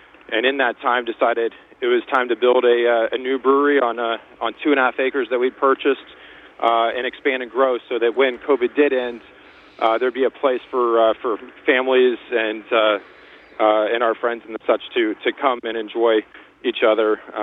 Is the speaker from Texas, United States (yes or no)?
yes; Houston, Texas, United States; That I am indeed. I'm from Houston, Texas.